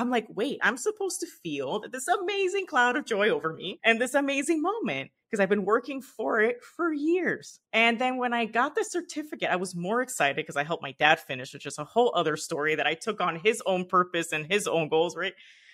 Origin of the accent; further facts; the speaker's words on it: Miami, Florida, United States; also born or lived in Nicaragua; And then I'm Nicaraguan born. I'm Latina. And I grew up in Miami. So I'm very Miami.